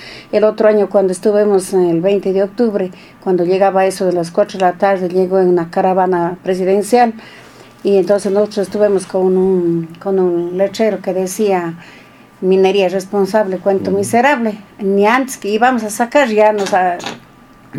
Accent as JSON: {"language": "Spanish", "town": "Molleturo", "region": "Azuay", "country": "Ecuador", "said": "Muevesales, soy de Mayeturu, soy como coordinadora del Frente de Mujeres Defensoras de la Pachamama."}